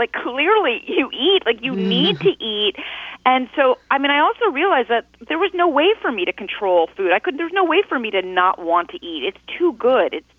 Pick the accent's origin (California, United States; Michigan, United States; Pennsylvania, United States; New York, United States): California, United States; Beverly Hills; I grew up in Los Angeles, in Beverly Hills to be exact. That is a place where being skinny is very, very important